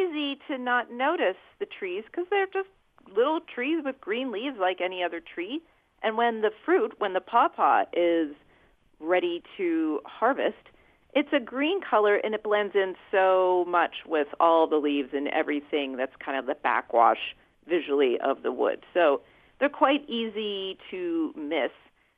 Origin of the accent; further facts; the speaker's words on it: Ohio, United States; I didn't know about pawpaws until I was in my 20s, and I grew up here in Ohio.